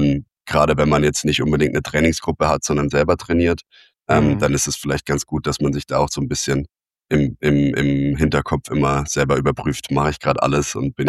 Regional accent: Landshut, Bavaria, Germany; Ich bin ja in Landshut groß geworden

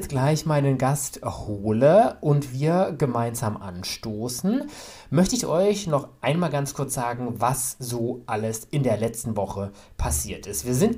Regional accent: Baden-Württemberg, Germany; wie ich noch im Süden in Baden-Württemberg sozusagen meine Heimat hatte.

